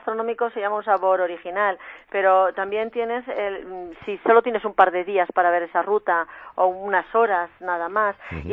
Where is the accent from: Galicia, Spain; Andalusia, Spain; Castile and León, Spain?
Castile and León, Spain; Palencia; que soy de Palencia, que tengo casa en Palencia capital y que toda mi familia, tanto por parte de padre como parte de madre, son palentinos